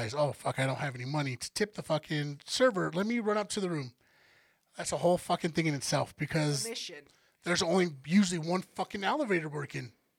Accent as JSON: {"language": "English", "region": "Colorado", "country": "United States", "said": "And I'm from Colorado. When you're in the shade and it's windy, it's fucking cold."}